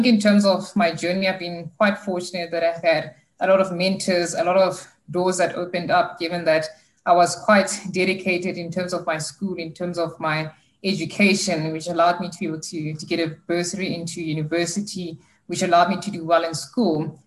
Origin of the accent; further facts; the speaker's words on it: Kroonstad, Free State, South Africa; I come from Kroonstad, which is a small town in the Free State